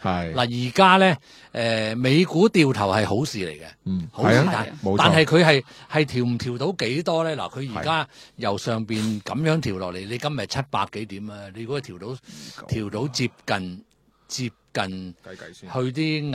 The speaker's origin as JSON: {"language": "Cantonese", "country": "China", "said": "但我哋即係我哋中國人睇呢啲戲個感受"}